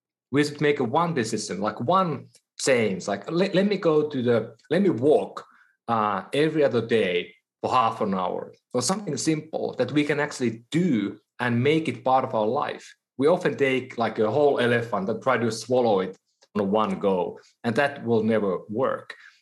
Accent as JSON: {"language": "English", "country": "Finland", "said": "I'm from Finland, so you know, hockey is like the thing for us."}